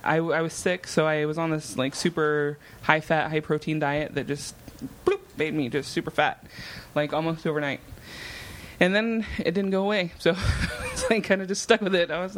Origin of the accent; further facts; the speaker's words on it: Oregon, United States; I'm from Oregon. I went to college, Portland State.